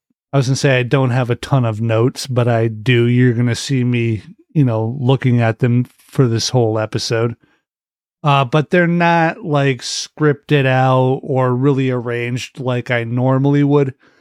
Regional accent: United States; That's where I live. I am an American.

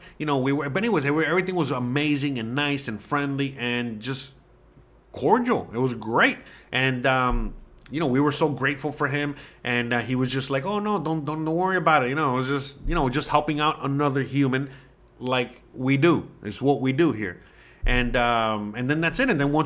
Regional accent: United States; And I'm sure, again, as an American

